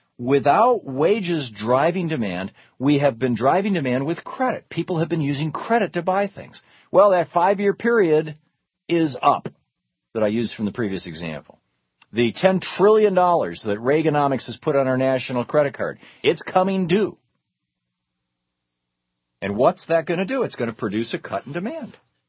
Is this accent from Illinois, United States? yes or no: no; Michigan, United States; I remember growing up in Michigan, and we had the Detroit News and the Detroit Free Press.